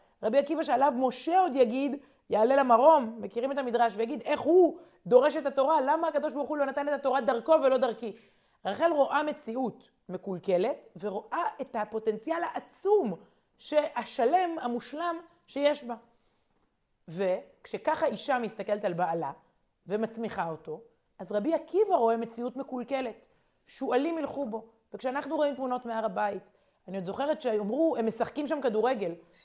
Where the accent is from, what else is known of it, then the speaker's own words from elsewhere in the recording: Jerusalem, Jerusalem District, Israel; אני מירושלים